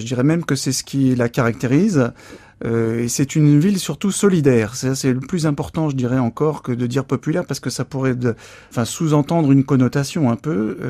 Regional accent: Paris, Île-de-France, France; now in Saint-Nazaire, France; Je suis parisien d'origine, mais ça faisait bien longtemps que j'avais envie de quitter Paris. Les hasards de la vie privée ont fait que j'étais attiré par Saint-Nazaire.

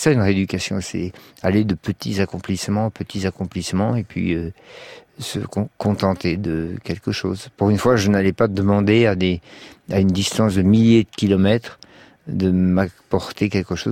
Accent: Paris, Île-de-France, France; comme moi j'étais parisien

